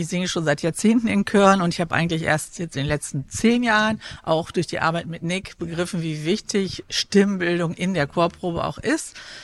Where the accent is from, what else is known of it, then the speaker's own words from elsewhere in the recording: Münster, North Rhine-Westphalia, Germany; now in Berlin, Germany; bin aufgewachsen in Münster, deswegen auch hier im NRW-Projekt, aber lebe inzwischen in Berlin.